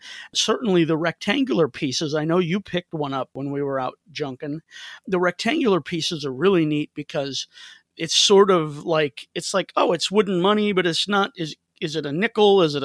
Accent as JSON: {"language": "English", "region": "Missouri", "country": "United States", "lives_now": "Ohio, United States", "said": "many from here in Ohio, where I've spent almost 17 years, or from my home state of Missouri."}